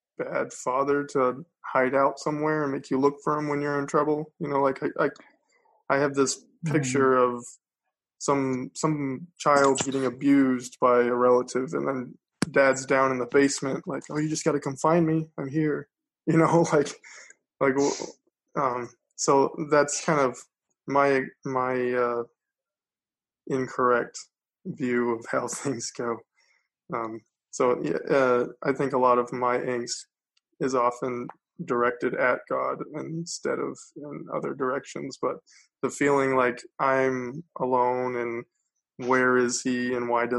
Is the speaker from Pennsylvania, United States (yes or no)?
no; Michigan, United States; from West Michigan